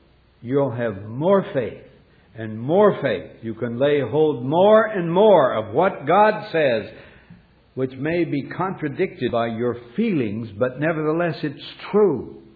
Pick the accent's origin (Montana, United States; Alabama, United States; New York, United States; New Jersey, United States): Montana, United States; When I was growing up in Montana, we were 42 miles from the nearest doctor.